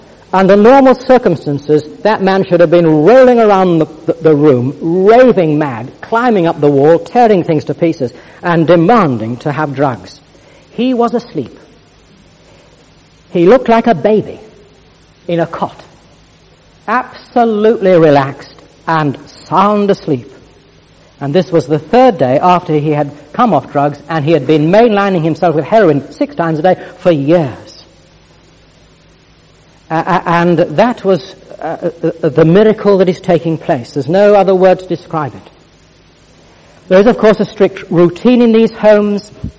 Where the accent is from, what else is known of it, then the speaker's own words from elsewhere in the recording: Reigate, South East England, United Kingdom; I come from England, which was a good start. I said, well, tell me where in England. I said, I come from Reigate.